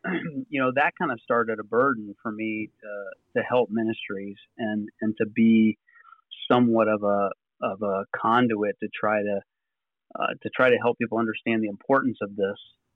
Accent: Dayton, Ohio, United States; going to a graphic design trade school in my hometown in Dayton, Ohio.

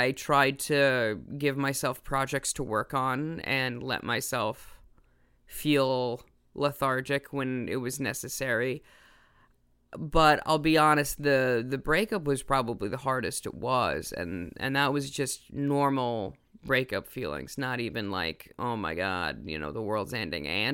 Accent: Midwest, United States; oh, I need to explain that I'm from the Midwest, for example

